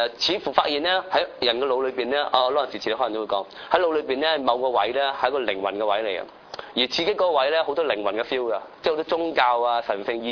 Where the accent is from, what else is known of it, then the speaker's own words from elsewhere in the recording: China; 我哋中國人都有啦嚇